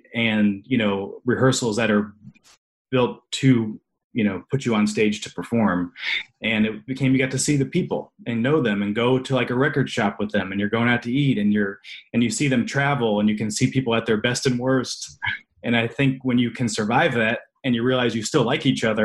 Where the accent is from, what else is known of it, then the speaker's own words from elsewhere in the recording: St. Louis, Missouri, United States; also born or lived in Chicago; where I grew up in St. Louis, and there wasn't, you know, there was friends that I found that were passionate about the arts